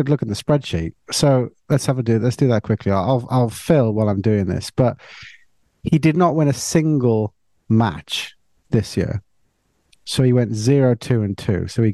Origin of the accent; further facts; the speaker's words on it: Wales, United Kingdom; I don't know whether it's a lifetime of being Welsh, but it's only the Europeans that can be like five points clear and still completely certain you're going to lose.